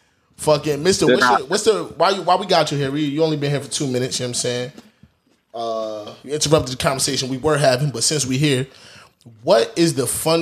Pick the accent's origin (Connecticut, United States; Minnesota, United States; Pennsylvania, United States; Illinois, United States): Pennsylvania, United States; Philadelphia; I'm from North Philly.